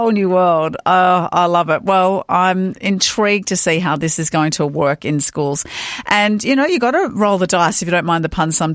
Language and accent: English; Hawaii, United States; And, I was a teenager growing up in Maui